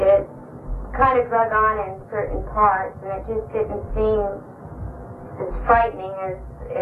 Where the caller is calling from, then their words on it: North Hollywood, California, United States; Hi, Paul. … I'm probably from North Hollywood